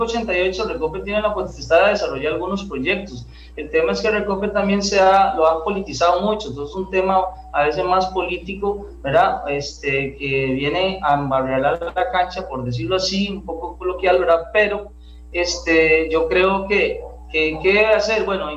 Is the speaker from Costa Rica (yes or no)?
yes; Costa Rica; si logramos tener extraer, digamos, en mi país petróleo, pues todavía sería mucho mejor